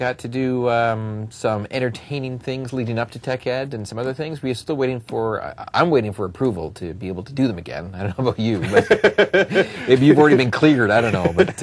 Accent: Canada; Even I know that, and I'm a Canadian.

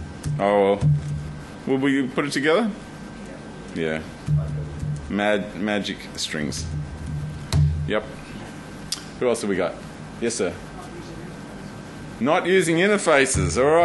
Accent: Australia; Try to keep the words a bit shorter for me, because I'm Australian.

